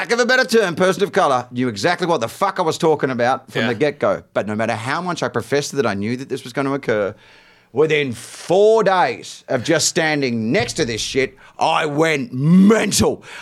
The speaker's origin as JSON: {"language": "English", "country": "Australia", "said": "doesn't matter. I'm Australian. I'm the one they're allowed to hate."}